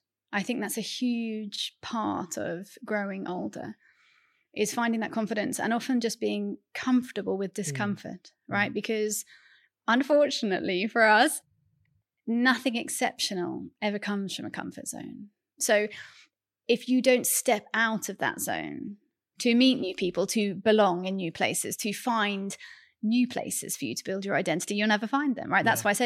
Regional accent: United Kingdom; now in Kuala Lumpur, Malaysia; But I've been gone for a very long time. So when people ask me, where are you from? I find it quite a hard question. And nowadays I say, well, my passport is British.

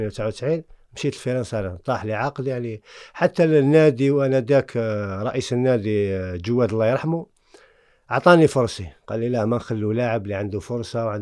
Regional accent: Algeria; أنا من الجزائر، مولود الجزائر،

